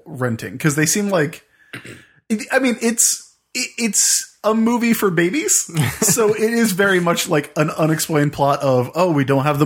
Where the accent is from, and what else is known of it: South Carolina, United States; born or raised there